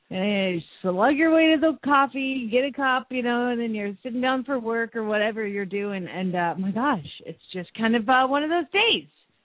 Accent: Phoenix, Arizona, United States; from Phoenix, Arizona.

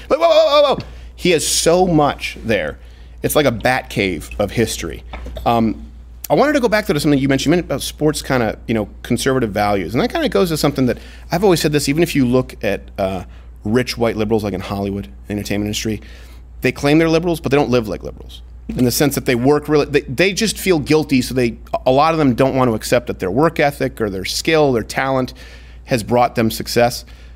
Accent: Canada; also born or lived in Detroit, United States; I was from, I was raised in Canada. I was born in Detroit, raised in Canada.

